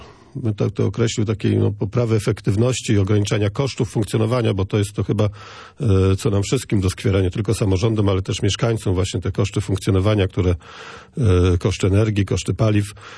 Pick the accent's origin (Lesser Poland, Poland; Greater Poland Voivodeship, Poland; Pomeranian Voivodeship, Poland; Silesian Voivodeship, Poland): Pomeranian Voivodeship, Poland; Lipusz; Ja jestem rodowitym Lipuszaninem. Lipusz to jest moje miejsce, moja mała ojczyzna